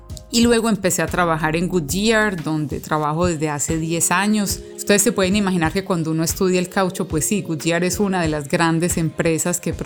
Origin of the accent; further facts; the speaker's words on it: Medellín, Antioquia, Colombia; moved away as an adult; now in Luxembourg; soy egresada de Ingeniería de Materiales de la Universidad de Antioquia y hoy les quiero compartir un poco de mi experiencia profesional y de vida. Para empezar, les cuento que yo soy de Medellín, pero llevo 15 años viviendo en Europa, de los cuales 10 en Luxemburgo